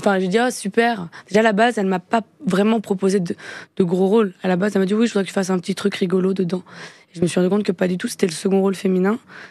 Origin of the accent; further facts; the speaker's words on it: Vitry-sur-Seine, Île-de-France, France; also born or lived in Paris; Non, je suis né à Paris 4e, mais j'ai grandi. À un an, j'étais à Vitry.